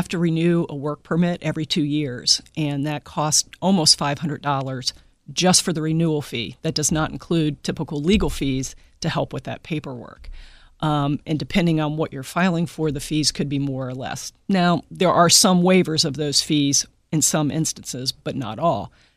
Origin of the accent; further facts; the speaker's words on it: Midwest, United States; You know, where I grew up in the Midwest, we ate meat and potatoes.